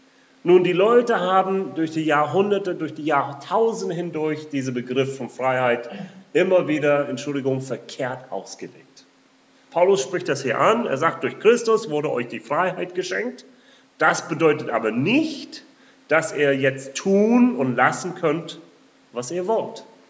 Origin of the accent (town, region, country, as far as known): United States